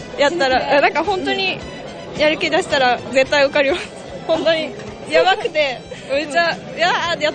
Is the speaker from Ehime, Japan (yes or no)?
yes; Ehime, Japan; now in Osaka, Japan; 私は愛媛県